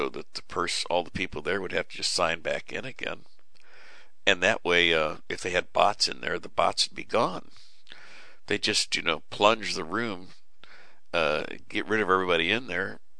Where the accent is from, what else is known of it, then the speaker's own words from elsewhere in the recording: United States; And I just love it because I'm an American.